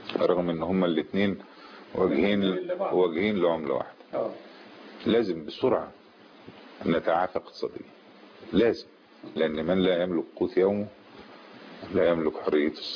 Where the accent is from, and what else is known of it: Egypt